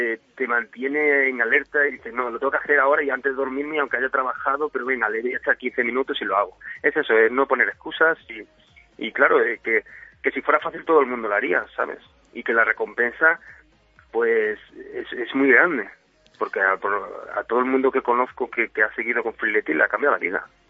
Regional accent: Mérida, Extremadura, Spain; yo soy de Mérida, perdona que te interrumpa, yo soy de Mérida

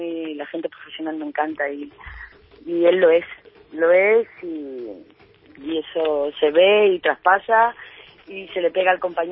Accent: Andalusia, Spain; moved away as an adult; now in Madrid, Spain; Porque yo vengo del sur, yo vengo de Andalucía

